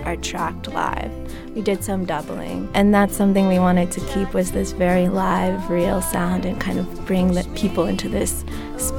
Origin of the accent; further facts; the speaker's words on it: West Virginia, United States; I grew up in West Virginia playing klezmer music, which is Eastern European traditional folk music.